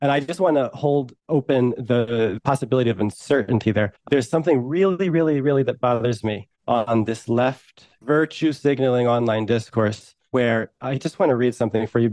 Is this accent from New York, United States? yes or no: yes; New York, United States; But I've put enough time in New York. I'm a New Yorker.